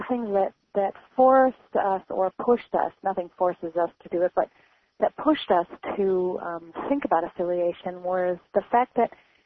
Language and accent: English; Iowa, United States; now in Minnesota, United States; I grew up in Iowa, and I moved to Minnesota in 1976, and I love it here.